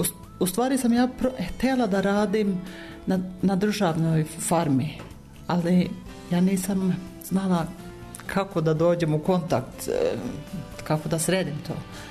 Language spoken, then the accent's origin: Serbian; Norway; Ja sam rođena na farmi u Norveškoj. Odrasla sam na maloj farmi. Moji roditelji su držali krave i ovce, kokoške, isto kao ovdje otprilike.